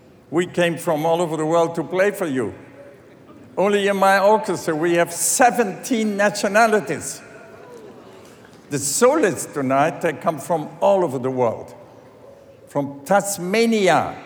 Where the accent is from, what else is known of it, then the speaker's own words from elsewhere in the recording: Maastricht, Limburg, Netherlands; From Belgium. I am from Maastricht.